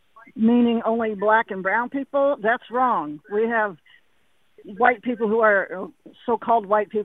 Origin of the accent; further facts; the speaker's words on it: Illinois, United States; now in Texas, United States; I grew up in Illinois, but I got to Texas as quick as I could.